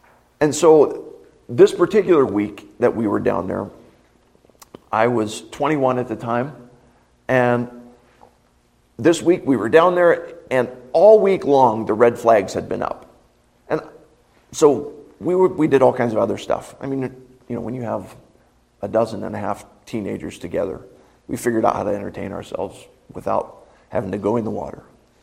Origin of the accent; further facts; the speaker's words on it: Philadelphia, Pennsylvania, United States; I grew up out in Philadelphia, and the place that I grew up, we were about an hour and a half from the shore in New Jersey.